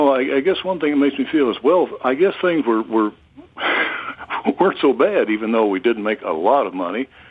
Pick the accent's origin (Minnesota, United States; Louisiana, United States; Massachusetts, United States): Minnesota, United States; Minneapolis; now in Des Moines, United States; I grew up in Minneapolis, and I realize, in northeast Missouri, and have been a Des Moines school teacher all my life.